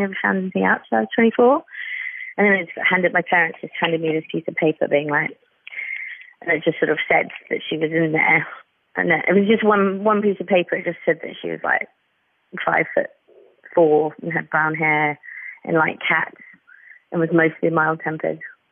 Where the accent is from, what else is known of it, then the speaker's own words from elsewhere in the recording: New Zealand; moved away as an adult; now in United Kingdom; because I'm from New Zealand, so I grew up there, but I don't sound it at all. I lost my accent within 6 months of living here because I moved here when I was 18.